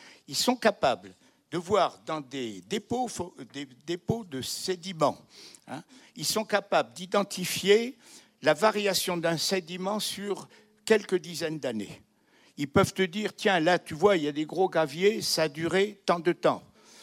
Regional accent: South-West France, France; moi, je suis du Sud-Ouest, et vous savez, il y a un dicton qui est dans le Sud-Ouest

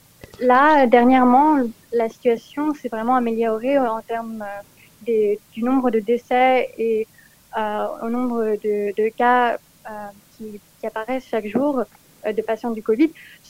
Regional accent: France; now in Kolkata, India; moi je suis une Française, j'ai 26 ans, j'habite à Calcutta, ça fait déjà 2 ans.

